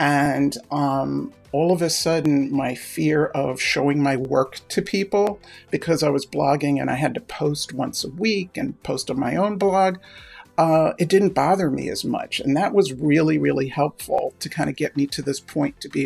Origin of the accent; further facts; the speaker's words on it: Brooklyn, New York, United States; also born or lived in New Jersey; now in Long Island, United States; I live in Long Island. I'm a New York girl. I grew up in Brooklyn. I lived in New Jersey for a while, and then I eventually moved to Long Island.